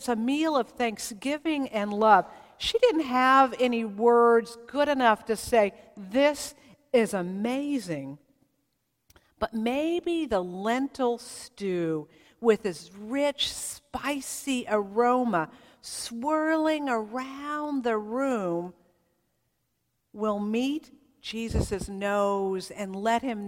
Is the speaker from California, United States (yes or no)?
yes; California, United States; When I moved away from California, I would come home and there were scents that would just knock me back.